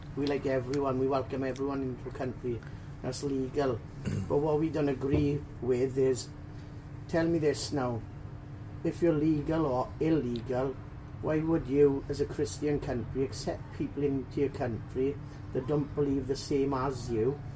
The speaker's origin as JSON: {"language": "English", "region": "Wales", "country": "United Kingdom", "said": "I'm British and I'm proud. I'm Welsh. I was born in Wales. I got family that's English."}